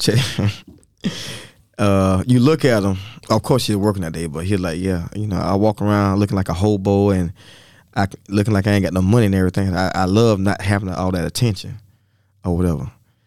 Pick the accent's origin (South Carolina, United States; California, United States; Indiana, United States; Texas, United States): South Carolina, United States; Lamar; I was like, "I'm from Lamar."